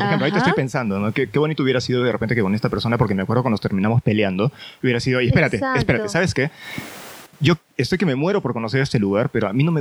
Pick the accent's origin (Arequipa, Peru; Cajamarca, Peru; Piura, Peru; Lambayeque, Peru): Arequipa, Peru; nosotros somos de Arequipa.